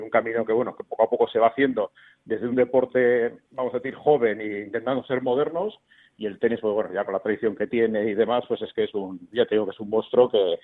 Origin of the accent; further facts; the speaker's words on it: Bilbao, Basque Country, Spain; para los que somos de Bilbo